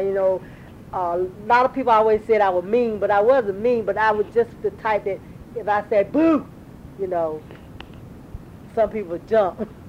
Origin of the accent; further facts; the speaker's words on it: Chapel Hill, North Carolina, United States; And I just had a great growing up childhood in Chapel Hill. I'm born and raised in Chapel Hill.